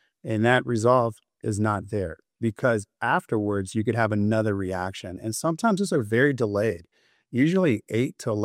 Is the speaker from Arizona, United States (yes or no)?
yes; Gilbert, Arizona, United States; I'm from Gilbert, Arizona.